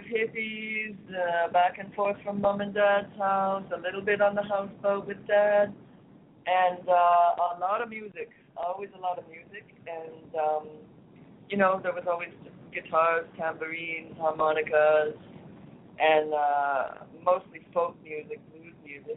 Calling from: Vancouver, British Columbia, Canada; I'm calling now from Vancouver. Last week I was in Paris, and now I'm in Vancouver.

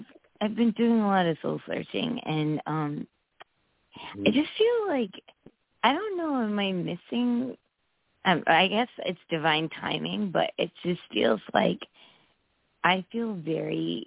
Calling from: Connecticut, United States; from Connecticut.

